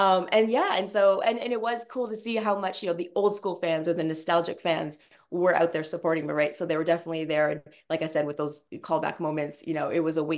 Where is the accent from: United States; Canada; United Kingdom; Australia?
Canada; I've had my hometown fun in Canada for sure.